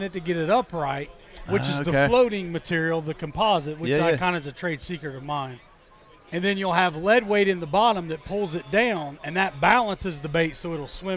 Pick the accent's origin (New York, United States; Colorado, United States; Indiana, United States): Indiana, United States; moved away as an adult; I'm actually originally from Indiana, but I moved south in 97.